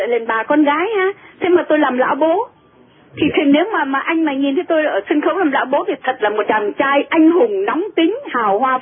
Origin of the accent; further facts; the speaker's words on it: Northern Vietnam, Vietnam; Thế tại mình là người Bắc đó, thành ra mình hiểu các cái điệu ngoài Bắc đó mà.